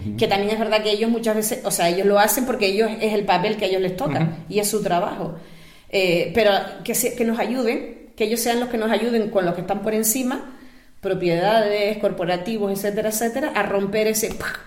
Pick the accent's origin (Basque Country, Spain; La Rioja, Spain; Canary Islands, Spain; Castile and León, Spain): Canary Islands, Spain; yo soy de aquí, de Lanzarote, y es una isla que nuestro principal motor es el turismo